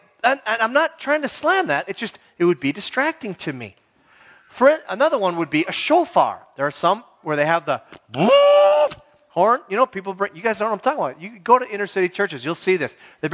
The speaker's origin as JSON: {"language": "English", "region": "Minnesota", "country": "United States", "said": "I know I'm from the Iron Range."}